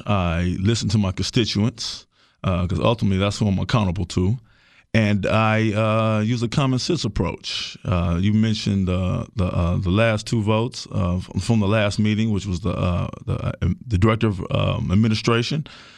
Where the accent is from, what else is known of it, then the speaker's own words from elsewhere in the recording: Milwaukee, Wisconsin, United States; Like I said, I grew up in Sherman Park and Washington Park, and I wanted to make sure we maintain our park system.